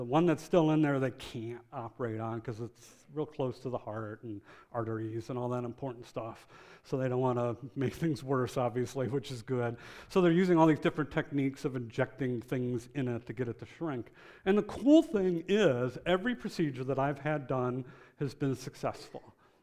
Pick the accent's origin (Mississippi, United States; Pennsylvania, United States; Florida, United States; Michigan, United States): Michigan, United States; Detroit; now in Maryland, United States; See, I'm not from Maryland. I'm from Michigan. I'm from Detroit.